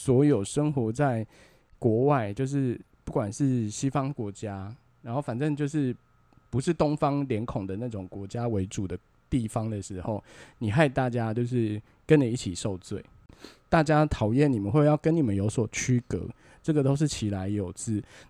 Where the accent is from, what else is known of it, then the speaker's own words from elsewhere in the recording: Taiwan; 我们台湾人这样小鼻子小眼睛的，我们一点都不长进